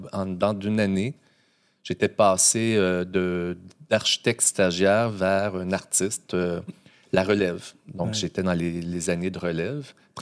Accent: Ontario, Canada; now in Montreal, Canada; Parce qu'en fait, j'ai grandi dans un milieu francophone en Ontario, un petit village tout près d'Alexandria.

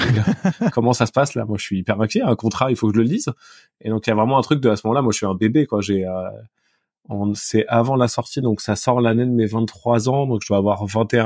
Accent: Poitiers, Nouvelle-Aquitaine, France; j'ai grandi à Poitiers, à côté de Poitiers

